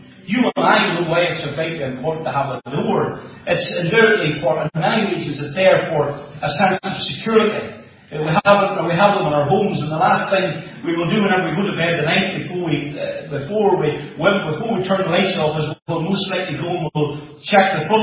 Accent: Moneymore, Northern Ireland, United Kingdom; whenever I grew up in Moneymore, we went to this church

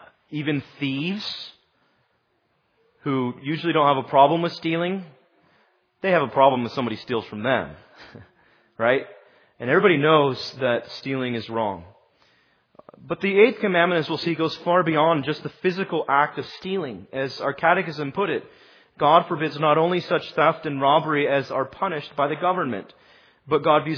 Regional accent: California, United States; It surprises me because I'm from California and we see them all the time there.

